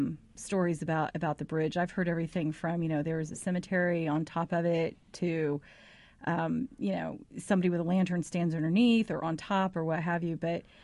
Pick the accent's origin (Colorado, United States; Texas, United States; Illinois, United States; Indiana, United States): Indiana, United States; Anderson; Theater on the Square, in my hometown of Anderson, I mean, the State and the Riviera, which is no longer there, and then the Paramount Theaters, they all have something going on.